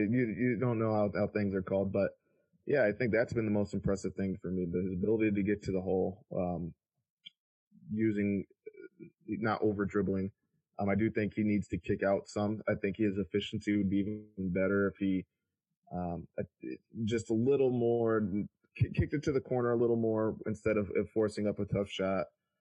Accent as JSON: {"language": "English", "town": "Flint", "region": "Michigan", "country": "United States", "said": "I was actually, I'm from Flint, which is just an hour and a half."}